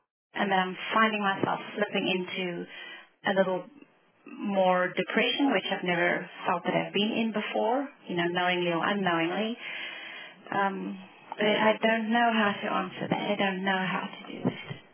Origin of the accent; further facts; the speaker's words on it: South Africa; So my whole experience of how I was raised in South Africa, intentionally and unintentionally.